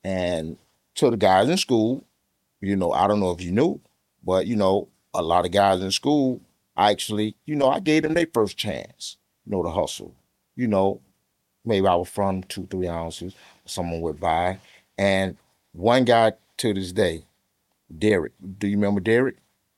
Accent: Jacksonville, Florida, United States; I say, I'm from Jacksonville.

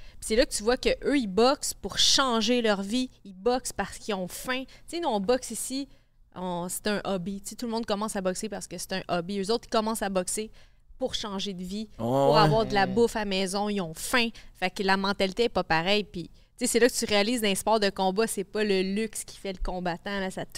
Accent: Joliette, Quebec, Canada; J'ai un cheval, moi je viens de la ferme, je viens de Joliette, je suis retournée dans ma famille.

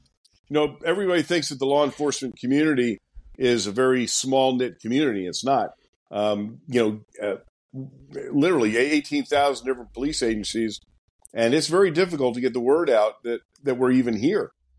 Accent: Princeton, New Jersey, United States; I did 10 years in the small town of Princeton, New Jersey, my hometown where I grew up and became a cop at the ripe old age of 19.

